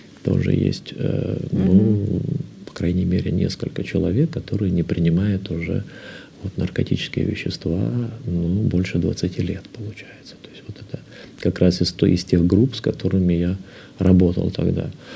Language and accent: Russian; Lithuania; в Литве у себя вот на малой родине я и так являюсь доктором наук